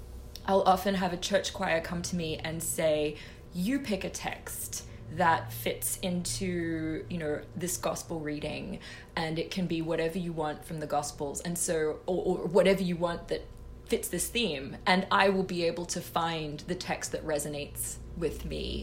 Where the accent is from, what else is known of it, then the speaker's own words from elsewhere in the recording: Australia; I grew up in Australia in a past life, studying classical acting.